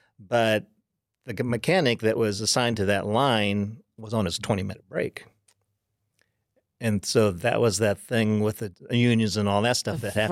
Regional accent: California, United States; because I'm a kid from California, even though I'm Oriental.

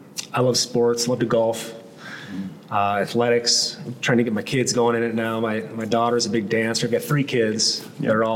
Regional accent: Minnesota, United States; I come from Minnesota.

